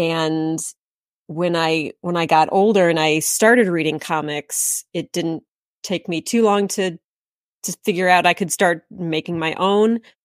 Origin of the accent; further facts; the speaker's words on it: Midwest, United States; also born or lived in Iowa; now in Chicago, United States; So I was born in Iowa, but my family moved around a lot. We were never anywhere for very long. So I say I'm from the Midwest. I live in Chicago right now.